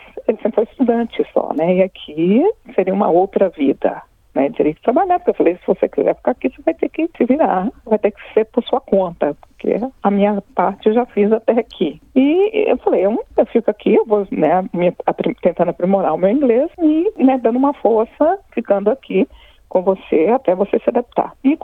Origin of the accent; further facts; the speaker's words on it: Minas Gerais, Brazil; Lá em Minas eles falam ir para a roça.